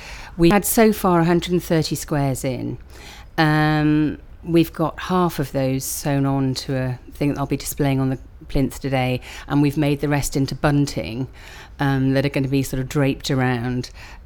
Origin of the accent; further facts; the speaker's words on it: East Midlands, United Kingdom; my date of birth is the 11th of the 3rd, 58 and I'm from Nottinghamshire.